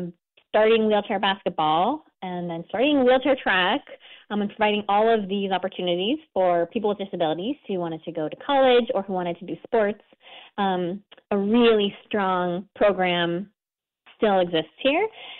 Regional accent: Washington, United States; I grew up in Eastern Washington State near Spokane

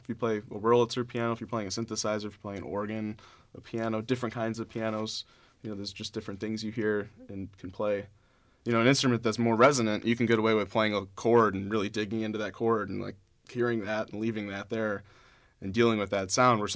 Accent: Libertyville, Illinois, United States; But I'm from Libertyville, which is about 40 minutes away from Evanston, which is where Northwestern is.

